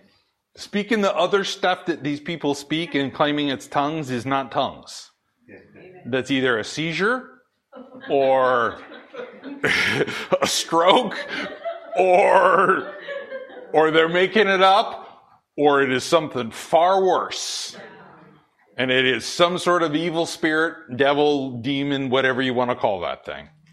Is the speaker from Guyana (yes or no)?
no; Pacific Northwest, United States; Whereas you get the Pacific Northwesterner like me, and we have our dialect.